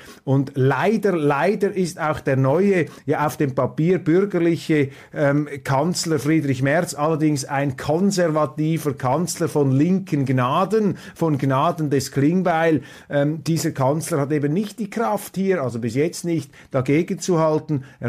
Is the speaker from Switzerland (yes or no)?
yes; Switzerland; Darum sind wir Schweizer ja auch so entsetzt über den Umgang, also ich bin es vor allem, über den Umgang mit der Opposition in Deutschland.